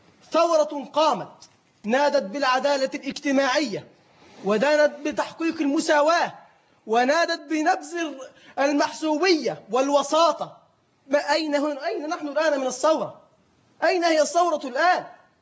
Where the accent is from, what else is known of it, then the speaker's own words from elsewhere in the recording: Egypt; عندنا في مصر